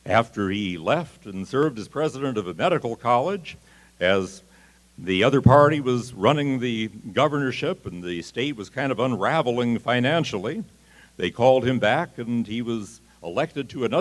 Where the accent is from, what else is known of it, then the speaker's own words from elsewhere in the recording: Sioux City, Iowa, United States; One time we were up in my hometown, Sioux City, and Terry stayed at our house with us.